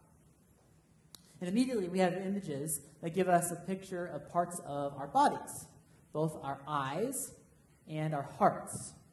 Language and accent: English; Paxton, United States; Now, as many of you know, I grew up in Paxton.